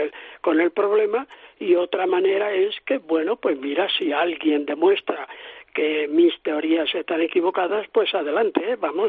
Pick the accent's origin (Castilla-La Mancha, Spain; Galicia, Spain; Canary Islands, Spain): Castilla-La Mancha, Spain; Villanueva de los Infantes; born there; Pues nací en Villanueva de los Infantes.